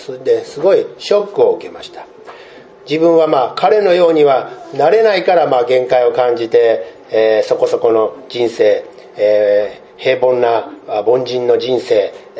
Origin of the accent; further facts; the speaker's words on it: Osaka, Japan; also born or lived in Hokkaido; 私は生まれは大阪出身なんですけども